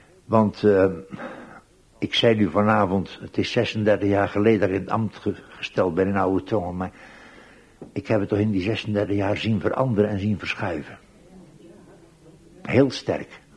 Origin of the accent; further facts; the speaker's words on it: Tholen, Zeeland, Netherlands; ik ben een Zeeuw, dat weet u, ik kom van Thailand-Tolen, je kwam niet verder dan je dorp.